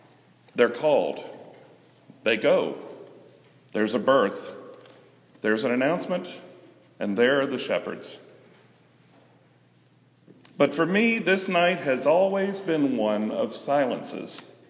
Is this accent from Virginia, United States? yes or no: yes; Lynchburg, Virginia, United States; at the first church I attended in my hometown of Lynchburg